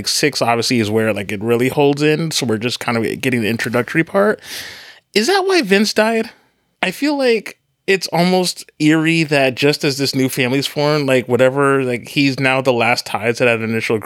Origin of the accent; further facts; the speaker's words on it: Alaska, United States; You know I'm from Alaska.